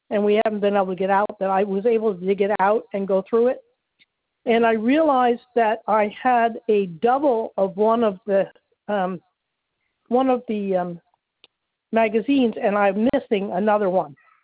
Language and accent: English; Maine, United States; I mean, we're from Maine originally, so, up in Maine, this is nothing.